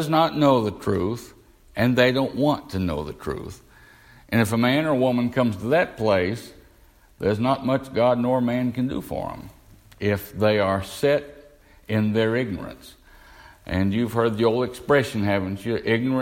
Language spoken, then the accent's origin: English; the South, United States; I was born and raised in the Bible Belt.